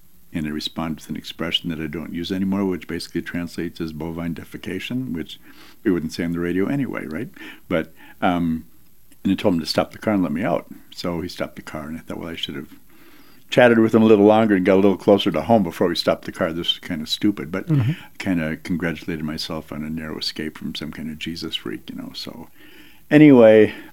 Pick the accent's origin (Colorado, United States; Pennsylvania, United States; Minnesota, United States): Minnesota, United States; Duluth; I looked at Baha'i for a while because there was a Baha'i group that started in my hometown in Duluth